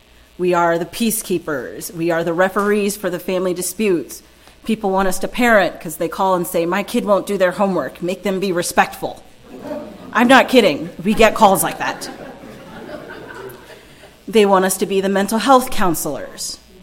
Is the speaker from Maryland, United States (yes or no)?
yes; Maryland, United States; also born or lived in South Korea; I was born in Maryland. I've lived here for all but about 8 years of my life. I lived in South Korea for about 8 years.